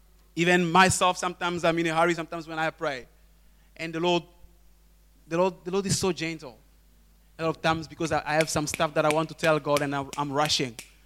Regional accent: DR Congo; I'm originally from Congo, from DRC, and I'm very excited.

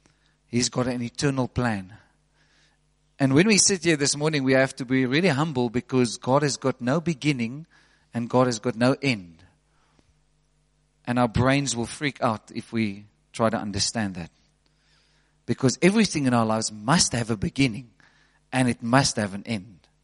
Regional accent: Western Cape, South Africa; because I come from the Cape.

